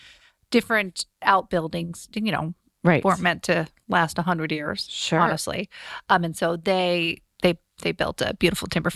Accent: Scappoose, Oregon, United States; Well, I grew up actually in Scappoose, down the river.

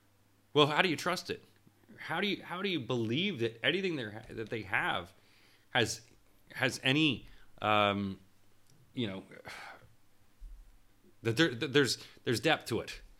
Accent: Canada; now in United Kingdom; But I was basically told, as a Canadian, we have enough of you.

